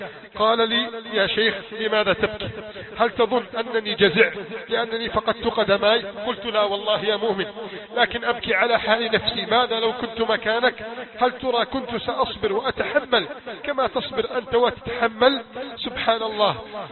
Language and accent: Arabic; Egypt; أن تجعل بلادنا مصر أمانا سخاء رخاء